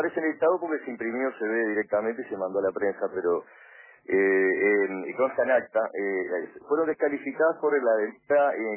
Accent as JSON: {"language": "Spanish", "country": "Uruguay", "said": "te queda la satisfacción como uruguayo"}